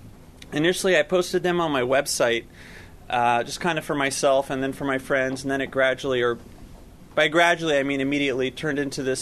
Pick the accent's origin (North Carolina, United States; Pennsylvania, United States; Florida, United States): North Carolina, United States; Chapel Hill; I grew up in Chapel Hill.